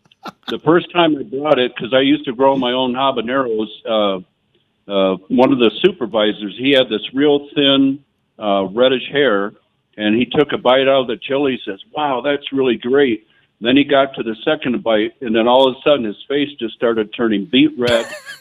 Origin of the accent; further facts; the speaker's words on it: Wisconsin, United States; Back when I was living in my home state of Wisconsin and working for the state of Wisconsin